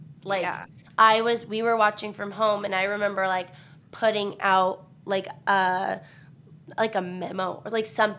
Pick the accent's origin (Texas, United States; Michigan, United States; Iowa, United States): Texas, United States; It's easy to remember because I'm from Texas, so.